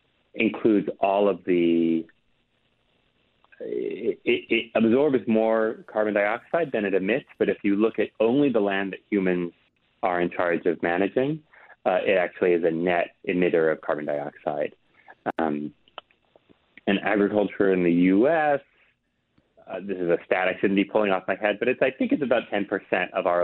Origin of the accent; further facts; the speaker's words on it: United States; My carbon footprint's just going to be larger because I'm an American